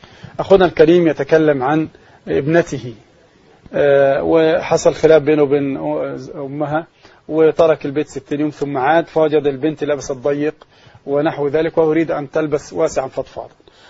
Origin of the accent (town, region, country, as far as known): Egypt